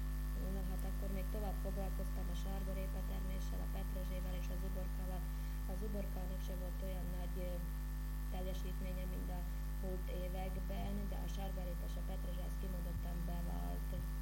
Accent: Diószeg, Trnava Region, Slovakia; 1949. november 12-én születtem Diószegen, és diószegi lakos is maradtam a mai napig.

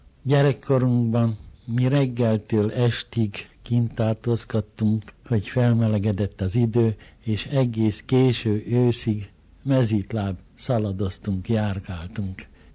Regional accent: Plešivec, Košice Region, Slovakia; Ott, ahol én születtem és éltem gyermekkoromban, Pelsőcön, Gömörben, a hegyek között

